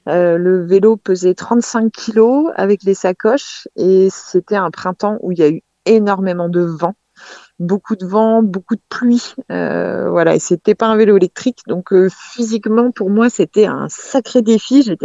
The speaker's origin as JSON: {"language": "French", "region": "Brittany", "country": "France", "said": "je suis partie du Finistère Sud, de chez moi, dans le Cap Cisin"}